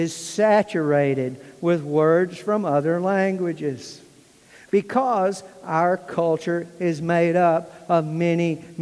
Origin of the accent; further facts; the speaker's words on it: the South, United States; accent: southern; I can't tell you how many times I had to repeat myself with my southern accent.